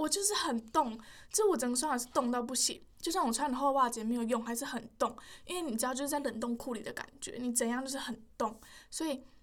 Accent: Taiwan; 因为我台湾人就是没有那么体验过那么冷的天气

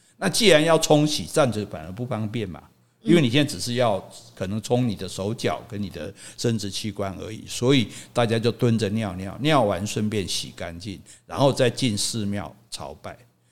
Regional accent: Taiwan; 因为我们都是台湾人嘛

